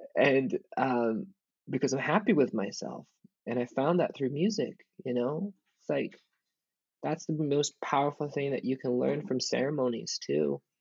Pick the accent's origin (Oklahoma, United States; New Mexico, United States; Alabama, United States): New Mexico, United States; Taos Pueblo; In that sense where I grew up in Taos Pueblo, there's a lot of traditions, there's a lot of responsibility because you're from a Pueblo and you're from a village